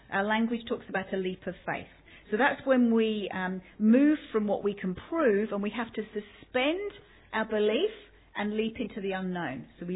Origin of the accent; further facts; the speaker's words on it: London, United Kingdom; it took me back to growing up in London during the Irish Troubles